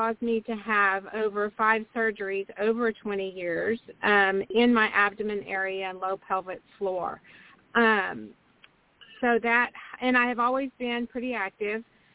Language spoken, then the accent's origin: English; Houston, Texas, United States; So so this, so I'm from the Houston area. I'm outside Houston in Texas.